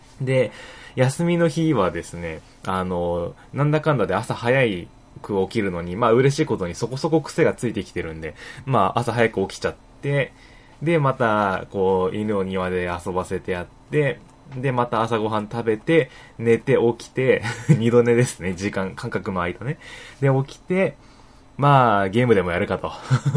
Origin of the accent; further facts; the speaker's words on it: Nagoya, Aichi, Japan; 私の地元のね、名古屋グランパス8の選手が誰一人として選ばれないっていうね。